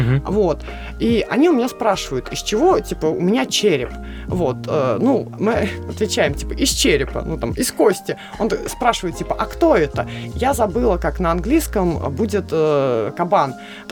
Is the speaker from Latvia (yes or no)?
no; Russia; Я единственный участник из России.